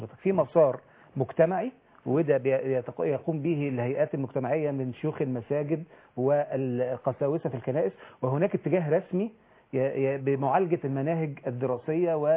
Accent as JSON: {"language": "Arabic", "country": "Egypt"}